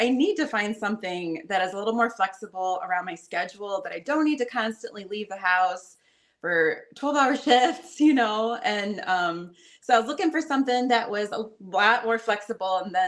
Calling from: Cleveland, Ohio, United States; Cleveland, Ohio. Area.

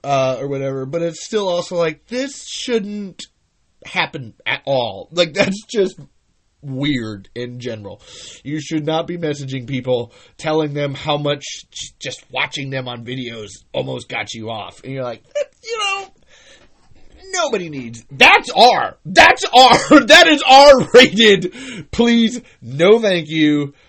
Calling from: Iowa, United States; Where am I streaming from, folks? I'm streaming from Iowa.

